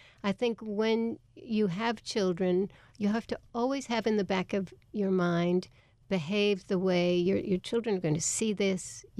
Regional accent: United States; I am political in that, sure, I'm an American

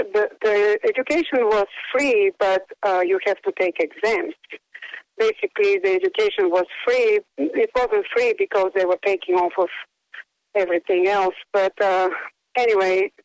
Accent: Plovdiv, Plovdiv Province, Bulgaria; I grew up in Bulgaria. It's called Plovdiv

